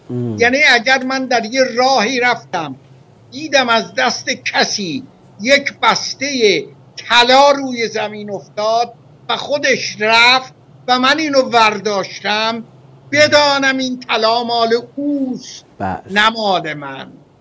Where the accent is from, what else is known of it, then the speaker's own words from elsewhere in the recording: Iran; به عنوان یک ایرانی